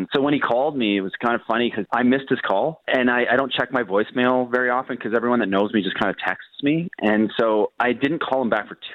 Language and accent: English; Brandon, Manitoba, Canada; I came from Brandon, Manitoba, small town.